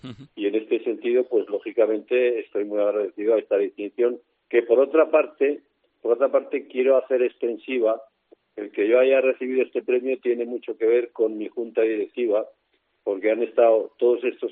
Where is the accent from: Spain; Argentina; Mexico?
Spain; Zaragoza, Aragon; born there; soy un ciudadano zaragozano nato.